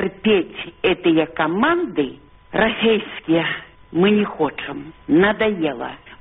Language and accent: Russian; Belarus; Мы, белорусы, стали бесплатными, бездомными рабами для их.